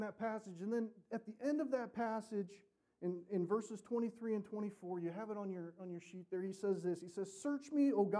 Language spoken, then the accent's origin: English; United States; You know, I mean, heck, I grew up in America.